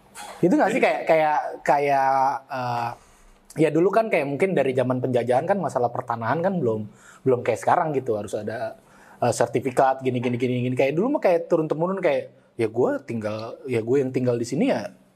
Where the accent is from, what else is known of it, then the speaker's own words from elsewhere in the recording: Pondok Aren, Banten, Indonesia; born there; Lahir di Bidan Nok namanya di daerah Pondok Aren.